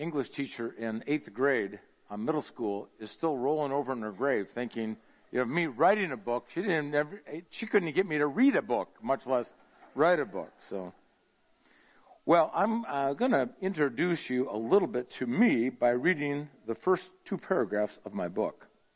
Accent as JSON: {"language": "English", "town": "Grand Rapids", "region": "Michigan", "country": "United States", "tie": "born or raised there", "said": "I was raised in Grand Rapids, Michigan, by the way. Conservative little town, wonderful town."}